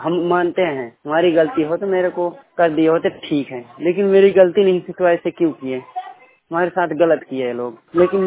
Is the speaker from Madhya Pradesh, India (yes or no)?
yes; Madhya Pradesh, India; also born or lived in Gurgaon; मैं एमपी के रहने वाला हूँ। गुड़गांव में काम करता था